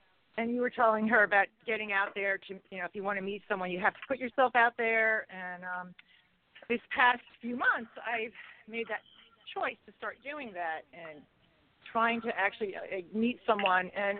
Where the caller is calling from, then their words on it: Long Island, New York, United States; From Long Island.